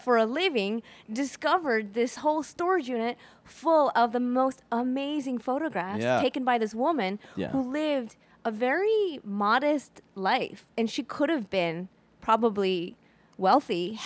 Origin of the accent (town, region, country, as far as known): Chicago, Illinois, United States; born or raised there